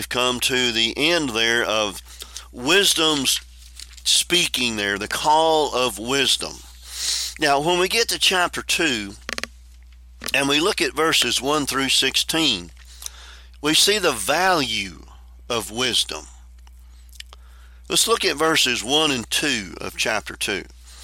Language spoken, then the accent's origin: English; Shep, Texas, United States; I know where I grew up out in Shep, Texas, there's a rumor that went around